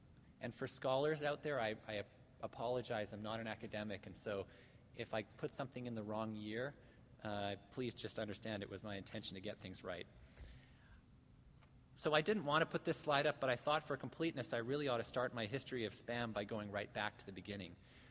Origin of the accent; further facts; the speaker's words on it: Canada; And now, I'm Canadian